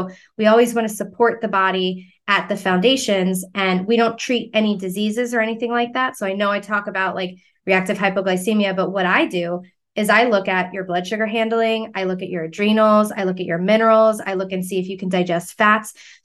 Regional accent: Long Island, New York, United States; also born or lived in Florida; I spent my whole life growing up on Long Island, was at the beach and in Florida at the beach.

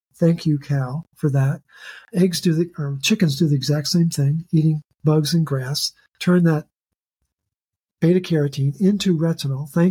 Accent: Baltimore, Maryland, United States; I grew up in Baltimore

